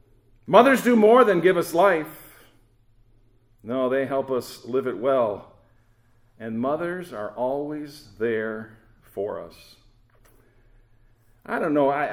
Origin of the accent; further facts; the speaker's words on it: Buffalo, New York, United States; I had the great joy the last 2 years living in my hometown of Buffalo, New York.